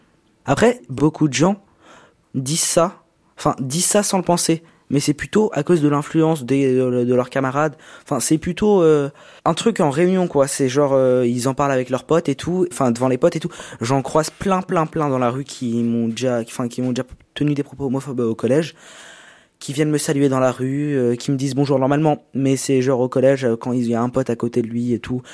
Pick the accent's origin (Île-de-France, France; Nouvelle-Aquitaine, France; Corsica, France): Île-de-France, France; Saint-Denis; Enfin, je suis né à côté de Saint-Denis. J'ai grandi à Saint-Denis, j'étudie à Saint-Denis, j'ai 14 ans. J'étudie au collège Elsa Triolet en classe de 3e.